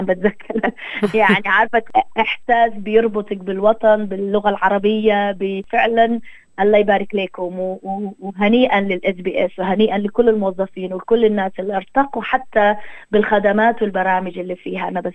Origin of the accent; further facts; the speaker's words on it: Sudan; now in Australia; واحد منه جاء عندنا في السودان واللي احنا جينا منه